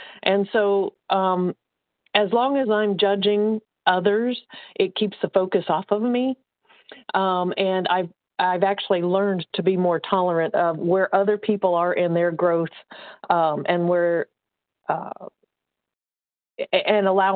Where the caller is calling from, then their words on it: Indiana, United States; I'm calling from Indiana.